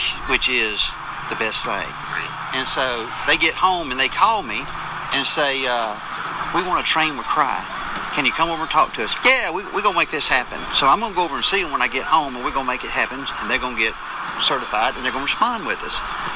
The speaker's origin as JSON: {"language": "English", "town": "Fairhope", "region": "Alabama", "country": "United States", "said": "I said, I'm from Fairhope."}